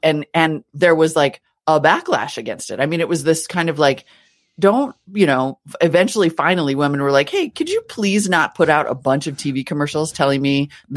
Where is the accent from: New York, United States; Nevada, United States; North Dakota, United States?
North Dakota, United States; also born or lived in Montana; I grew up in North Dakota and Montana, but in North Dakota is when we really were teenagers watching a lot of basketball together.